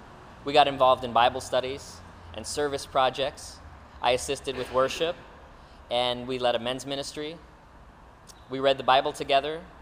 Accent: Delray Beach, Florida, United States; I grew up in Delray Beach, Florida. It's a small beach town. Now it has grown quite a bit.

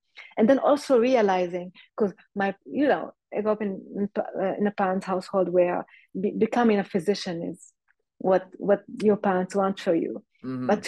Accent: Morocco; English is a second language; I grew up in Morocco

